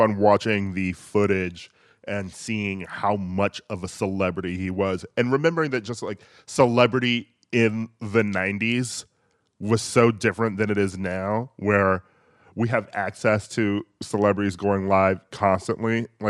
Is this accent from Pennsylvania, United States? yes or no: no; Milwaukee, Wisconsin, United States; I grew up in Milwaukee, and during mm-hmm. that era, the Bucks were flops